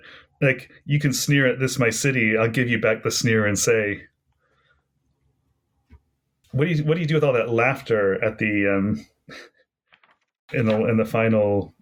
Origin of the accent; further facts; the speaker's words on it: Chicago, Illinois, United States; born there; You know, I am an American, Chicago born, Chicago, that somber city.